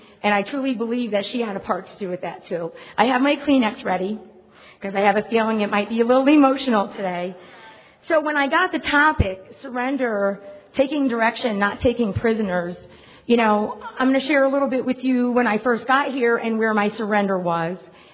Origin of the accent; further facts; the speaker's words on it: Hartford, Connecticut, United States; I've had the privilege of speaking at our convention in Connecticut. I come from the Hartford area in Connecticut.